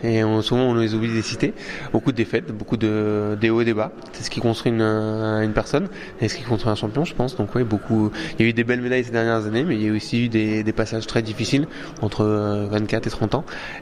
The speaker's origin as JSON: {"language": "French", "town": "Saint-Dizier", "region": "Grand Est", "country": "France", "tie": "born or raised there", "said": "C'est ça, qui est la maison, tout simplement. Là où je me suis formé, là où j'ai grandi"}